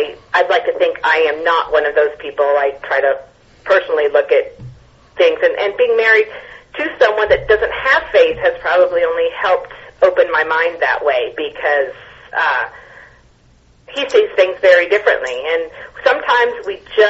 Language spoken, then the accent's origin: English; Georgia, United States; I grew up in Georgia, so I really do.